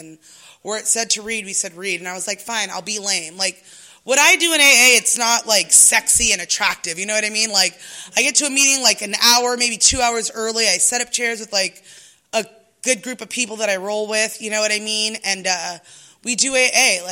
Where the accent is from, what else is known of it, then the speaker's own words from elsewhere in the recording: National City, California, United States; I was born and raised in National City, so I was just a hood rat